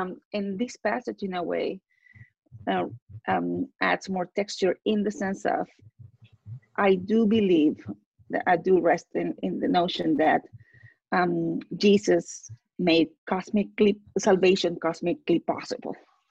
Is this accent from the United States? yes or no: no; Chile; because I grew up in Chile, as many of you know, and when I was a child